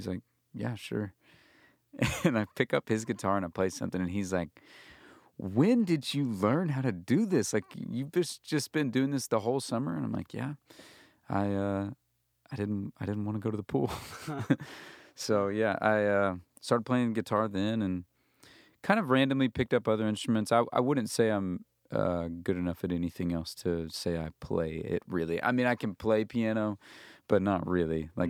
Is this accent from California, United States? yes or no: no; Arkansas, United States; As far as upbringing, like growing up in Arkansas, grew up with, I always feel like this is a, being a parent, I feel like this is a very integral part of my story.